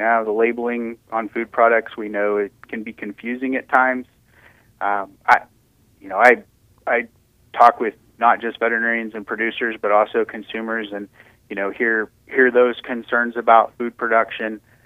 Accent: Kansas, United States; born there; I'm actually from Kansas, South Central Kansas. I'm a Kansas-born native.

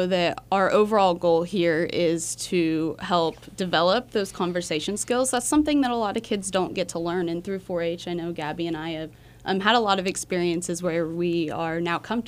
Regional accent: Abilene, Kansas, United States; I'm from Abilene.

